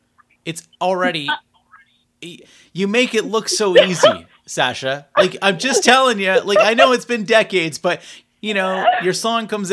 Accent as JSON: {"language": "English", "town": "Belleville", "region": "Ontario", "country": "Canada", "said": "I'm from Belleville."}